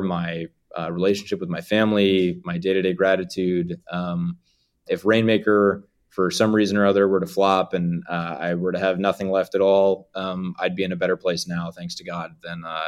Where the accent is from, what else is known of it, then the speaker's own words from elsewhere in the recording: Connecticut, United States; I grew up in Connecticut on Long Island Sound.